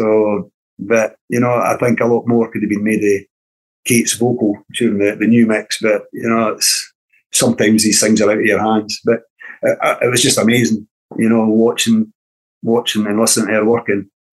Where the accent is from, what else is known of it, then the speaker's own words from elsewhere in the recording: Timmins, Ontario, Canada; born there; I was born in Timmins, Ontario, way back in 1961. I was actually born in the same town